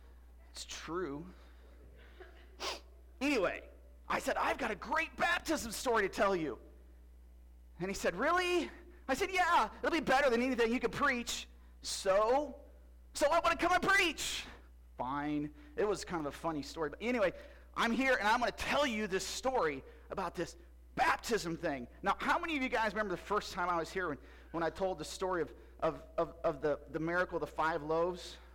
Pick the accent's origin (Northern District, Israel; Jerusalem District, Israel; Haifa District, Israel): Northern District, Israel; Galilee; I'm from Galilee, and I have a great story to tell you today.